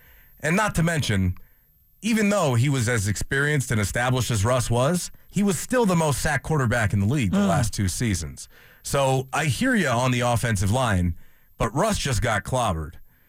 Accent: Chicago, Illinois, United States; But Phil, I mean, I'm from Chicago.

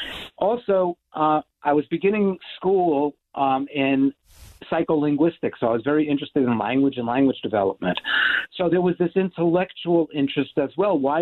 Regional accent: New York City, New York, United States; I was a kid growing up in New York City and in a lower middle class family

